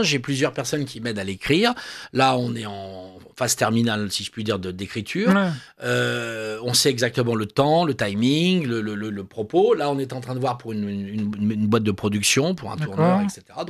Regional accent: Paris, Île-de-France, France; Je suis parisien, je suis français et je suis européen.

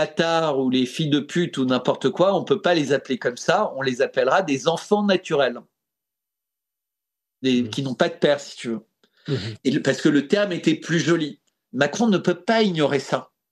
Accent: France; Mais en tant que Français, je considère que le bonheur a plus sa place dans la Constitution que l'IVG.

